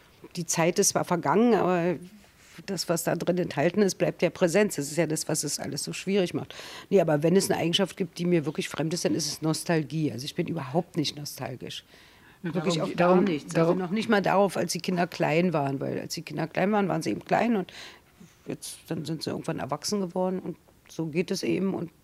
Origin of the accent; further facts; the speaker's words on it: Germany; now in France; Und unter den Juden ist man sozusagen als jemand, der aus Deutschland kommt, dann irgendwie auch sehr exotisch.